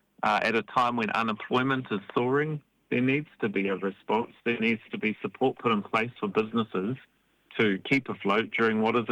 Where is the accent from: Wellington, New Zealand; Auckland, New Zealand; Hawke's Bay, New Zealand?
Hawke's Bay, New Zealand; I grew up in Hawke's Bay